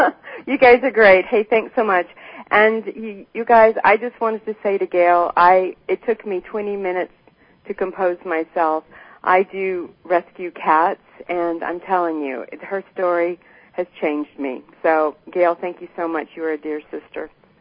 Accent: Texas, United States; I grew up in Texas on the Gulf Coast, so I kind of live in many, many places.

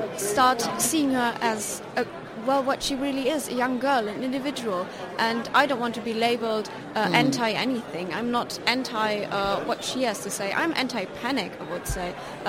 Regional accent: Münster, North Rhine-Westphalia, Germany; From Germany, Münster. Yeah, in North Rhine-Westphalia.

